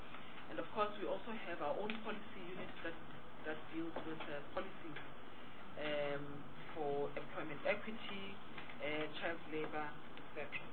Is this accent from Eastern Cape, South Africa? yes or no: no; Western Cape, South Africa; from the Western Cape, member of this committee.